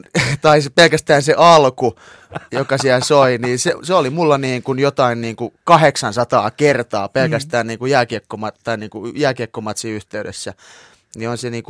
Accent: Espoo, Uusimaa, Finland; mä oon kuitenkin kotoisin Espoon Soukasta, joka nyt ei ole silleen mikään ilmaisutaidon kehto varsinaisesti.

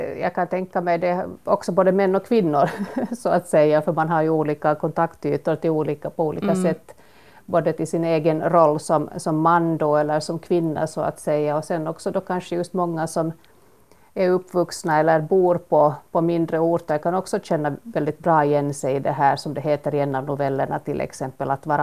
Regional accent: Uusimaa, Finland; Ja, jag är nylänning

